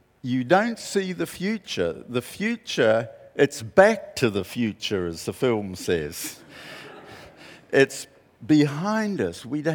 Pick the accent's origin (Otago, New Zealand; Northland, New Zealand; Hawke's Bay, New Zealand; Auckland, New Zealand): Northland, New Zealand; Whangarei; I grew up here in Whangarei, and my family had a very simple batch down at Solomon's Point, Parua Bay, halfway down the harbour.